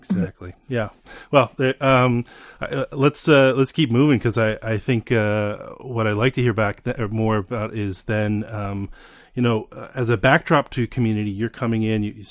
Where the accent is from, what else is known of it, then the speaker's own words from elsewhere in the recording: Austin, Texas, United States; born there; I'm born in Austin.